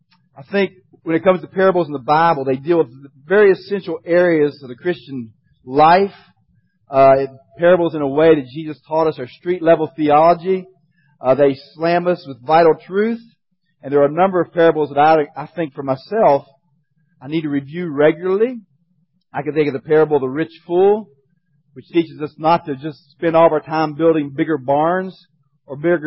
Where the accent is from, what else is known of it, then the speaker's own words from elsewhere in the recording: Shreveport, Louisiana, United States; I'm from Shreveport.